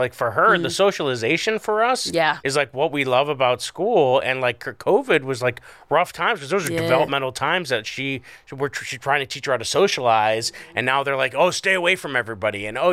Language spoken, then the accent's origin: English; Scranton, Pennsylvania, United States; I grew up in Scranton. I don't even think we had leaves.